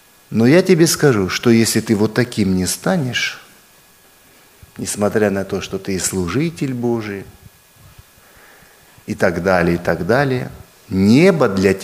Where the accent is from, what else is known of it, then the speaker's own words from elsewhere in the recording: North Ossetia–Alania, Russia; Я тоже из Осетии, живу в одном из сел. Село называется наше Октябрьское.